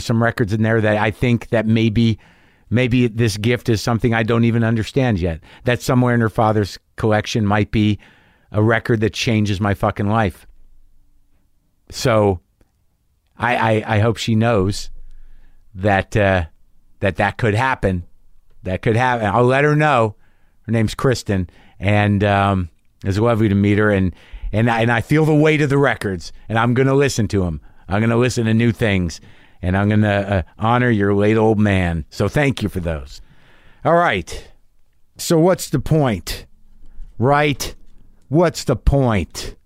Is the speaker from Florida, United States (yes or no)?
no; New Mexico, United States; I grew up in New Mexico. I can make the right sounds.